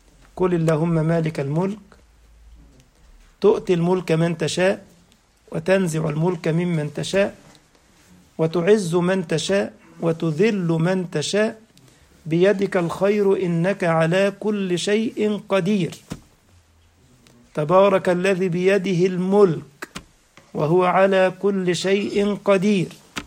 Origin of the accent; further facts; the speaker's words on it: Egypt; كنت أعمل معلما منذ زمن بعيد في بعض المدارس في مصر،